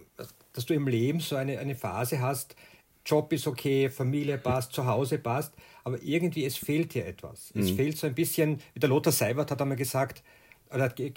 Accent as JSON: {"language": "German", "town": "Graz", "region": "Styria", "country": "Austria", "said": "Ich komme aus Graz und lebe ein 2-3 Kilometer östlich von Graz."}